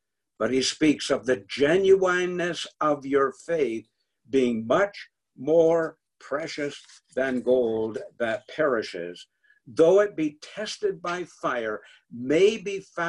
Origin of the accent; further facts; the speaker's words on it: Montreal, Quebec, Canada; I can remember as a boy growing up in Montreal